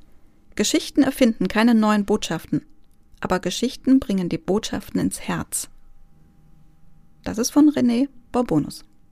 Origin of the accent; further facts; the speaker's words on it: Greece; Ja, ich bin ja Griechin